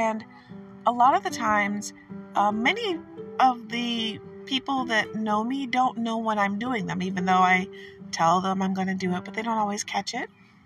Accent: Detroit, Michigan, United States; now in Warren, United States; I come from Detroit. I was born in Detroit, and I now live in Warren, Michigan.

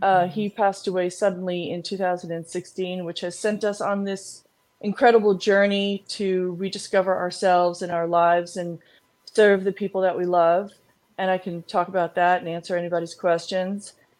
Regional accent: New York, United States; now in Greenwich, United States; I live in Greenwich, Connecticut. I'm originally from New York, beautiful New York, New York. And I've been living all around the world and finally settled in Greenwich, Connecticut

